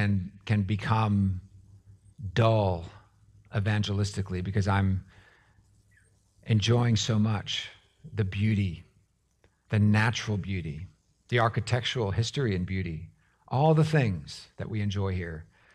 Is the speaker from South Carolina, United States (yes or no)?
yes; South Carolina, United States; "Oh, you're from South Carolina?" I said, I am from South Carolina."